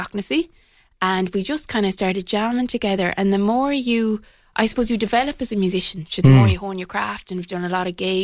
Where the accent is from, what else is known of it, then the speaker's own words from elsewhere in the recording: County Clare, Ireland; I'm from County Clare.